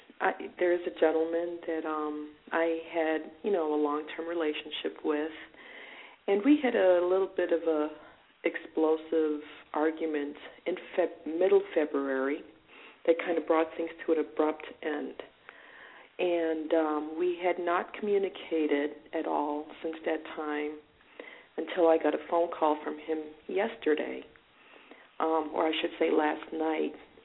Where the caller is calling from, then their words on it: Michigan, United States; I'm calling from Michigan